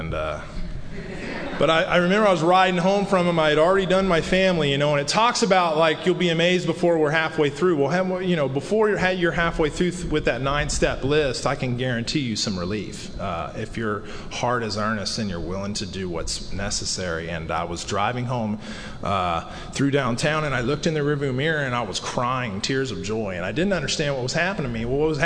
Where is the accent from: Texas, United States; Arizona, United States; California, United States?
Texas, United States; Houston; but I was from Houston. I didn't care.